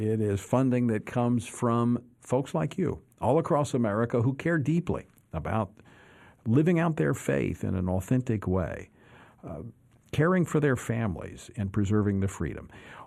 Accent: Baton Rouge, Louisiana, United States; in my hometown of Baton Rouge, Louisiana.

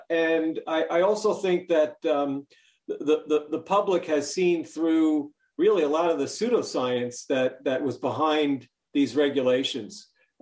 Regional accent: New York, United States; The Kyrie Irving situation with the Nets, I grew up in New York, is particularly ironic, Joseph

